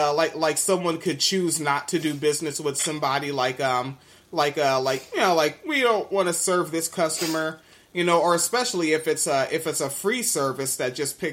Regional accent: Tacoma, Washington, United States; Okay. I'm from there. I came up in Pierce County around Spanaway and Tacoma.

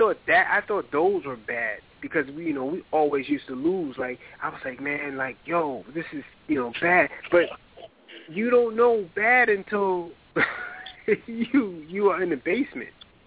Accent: New York, United States; I'm a Ranger fan, just because I'm from New York, but I don't really follow them like that.

